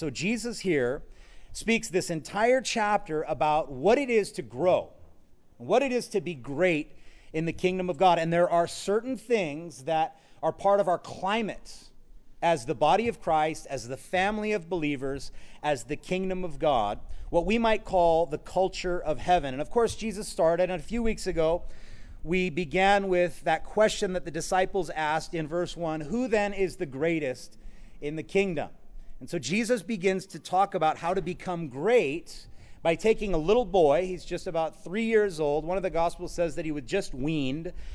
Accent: Hawaii, United States; I'm from Hawaii, and my American history isn't so good.

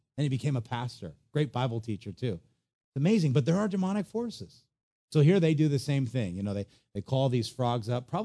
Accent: Hawaii, United States; as a kid growing up on the North Shore, we used to play with the frogs that had been squished by the tires driving down Kainui Road.

